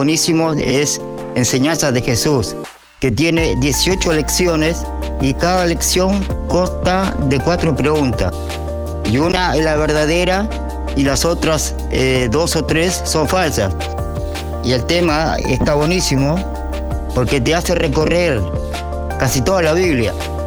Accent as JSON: {"language": "Spanish", "country": "Uruguay", "said": "de Uruguay."}